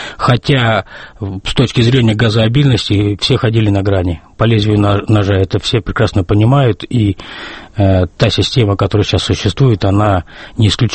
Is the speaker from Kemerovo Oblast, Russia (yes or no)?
yes; Kemerovo Oblast, Russia; это мой родной город, и я начинал свою горняцкую работу, как горняцкую службу и работу именно на шахте Распадской.